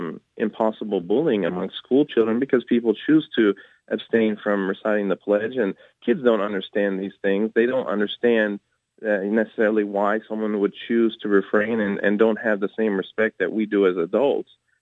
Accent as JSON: {"language": "English", "region": "Kansas", "country": "United States", "tie": "born or raised there", "said": "as American Muslims, we believe it's a strong patriotic statement. I grew up saying the Pledge of Allegiance. I was born and raised in Kansas"}